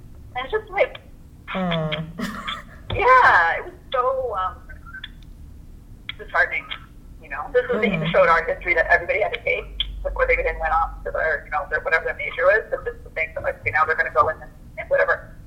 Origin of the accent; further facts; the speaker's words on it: Philippines; like I'm Filipina